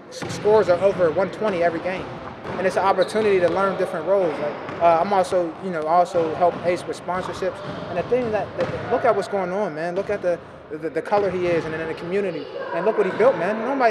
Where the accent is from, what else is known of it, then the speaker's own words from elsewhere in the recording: Wilkinsburg, Pennsylvania, United States; I'm from Wilkinsburg.